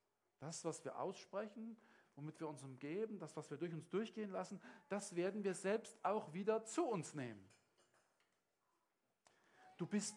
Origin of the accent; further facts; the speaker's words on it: Germany; Ein Beispiel aus unserer Geschichte als Deutsche.